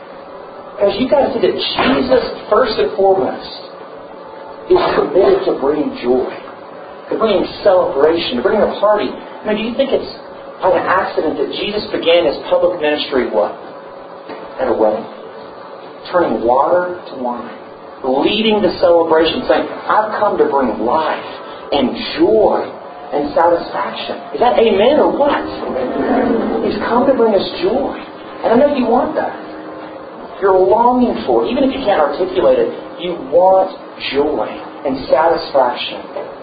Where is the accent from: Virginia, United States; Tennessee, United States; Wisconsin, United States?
Tennessee, United States; Memphis; I'm not from North Carolina. And a lot of people where I grew up in Memphis flew out to North Carolina because they're family friends of ours.